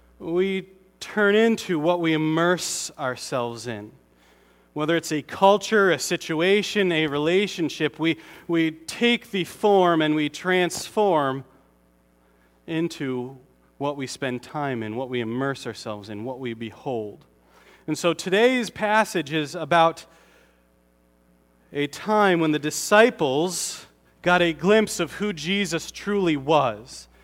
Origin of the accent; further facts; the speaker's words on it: Connecticut, United States; Because I'm from Connecticut. Connecticut people don't have accents.